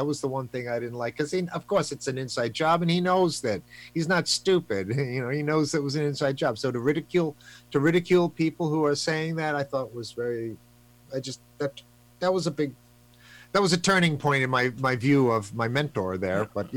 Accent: New York, United States; I came from Long Island

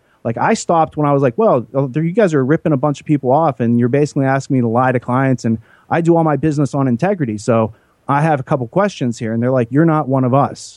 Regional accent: Pennsylvania, United States; because I'm in the woods growing up in Western Pennsylvania, I encounter snakes all the time.

